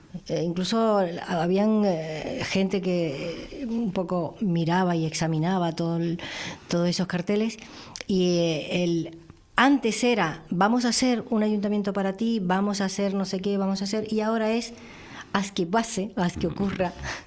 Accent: Icod de los Vinos, Canary Islands, Spain; Al ayuntamiento de mi pueblo, de ICOD, y se presentaba un partido local, que mi hermano estaba dentro de la lista, el último de la lista estaba, y lo hacían en una carpintería. Yo era una niña y fui acompañando

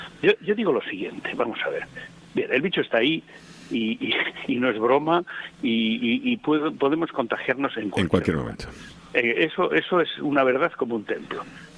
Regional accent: La Laguna, Canary Islands, Spain; Se me ponen los pelos de punta cuando hablo de mi pueblo, porque si no sería un mal nacido, pero mi tierra donde he vivido 52 años de mi vida y además pues los mejores, ¿no? Pues ha sido Tenerife, ha sido la laguna.

